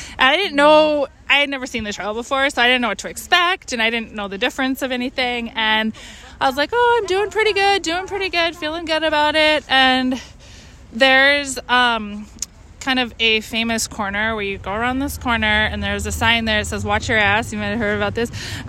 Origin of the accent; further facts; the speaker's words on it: Wisconsin, United States; I grew up in Wisconsin, and my parents were mushers.